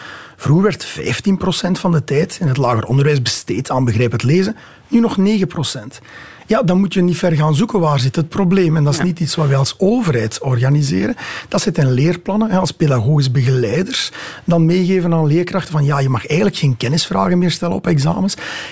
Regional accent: Sint-Gillis-Waas, East Flanders, Belgium; Wel, ik kom zelf uit het Waasland, uit Sint-Gilles-Waas.

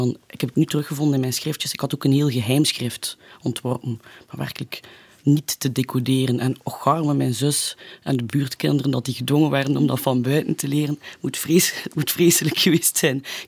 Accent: Deurle, Flanders, Belgium; We zijn opgegroeid in Deurle, waar toen net een aantal jonge gezinnen ook woonden met kinderen van onze leeftijd.

